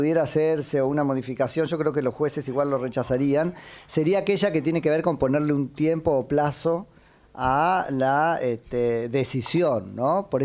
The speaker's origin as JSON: {"language": "Spanish", "region": "Buenos Aires Province", "country": "Argentina", "said": "yo soy de provincia de Buenos Aires"}